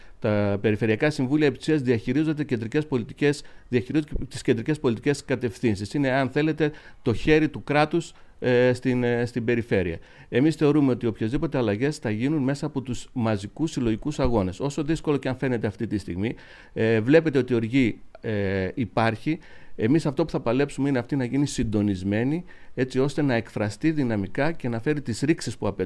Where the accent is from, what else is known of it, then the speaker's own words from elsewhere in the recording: Eastern Macedonia and Thrace, Greece; Κατάγομαι από χωριά του Βορείου Εύρου. Για να πάω από το χωριό μου στην Ορεστιάδα, πραγματικά θέλεις μία ώρα γιατί ο δρόμος είναι αδιαπέραστος.